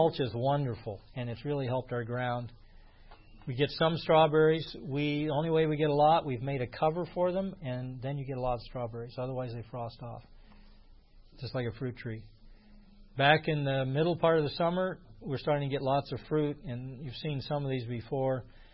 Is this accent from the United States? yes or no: yes; Indiana, United States; Nothing like good old, I grew up in Indiana summer tomatoes.